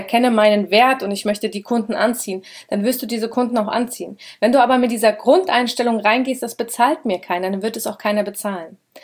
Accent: Schotten, Hesse, Germany; Also Schotten, da wo ich herkomme, das sind ungefähr 12.000 Einwohner mit den Käfern drumherum, verständlicherweise, also nicht direkt Kernstadt Schotten. Und es ist eine Kleinstadt. Und unsere größere Stadt, Großstadt ist Gießen.

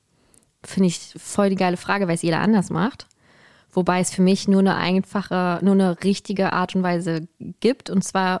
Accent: Berlin, Germany; born there; Ich liebe Berlin, ich finde es toll, wir sind gebürtige Berliner

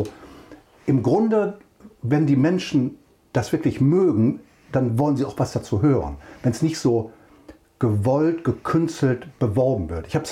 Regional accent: Wuppertal, North Rhine-Westphalia, Germany; das ist ja in der Nähe von Wuppertal, meiner Heimat.

